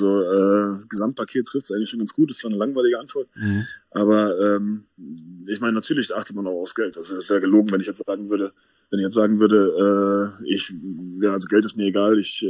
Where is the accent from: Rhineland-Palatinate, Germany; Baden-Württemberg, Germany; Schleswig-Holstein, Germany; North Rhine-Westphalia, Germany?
Rhineland-Palatinate, Germany; Wittlich; in Wittlich und halt mit Umgebung drumherum, mit Tante, Oma, Großeltern, wie auch immer. War wie gesagt zu Hause